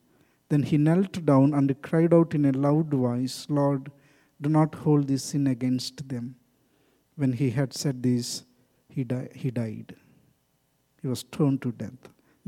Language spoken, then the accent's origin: English; India; Maybe because I'm from India.